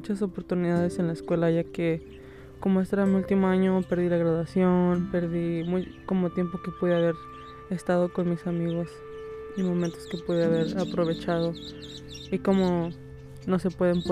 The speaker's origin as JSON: {"language": "Spanish", "town": "León", "region": "Guanajuato", "country": "Mexico", "also_born_or_lived": "Santa Cruz, United States", "lives_now": "United States", "said": "Yo vengo de México, León, Guanajuato."}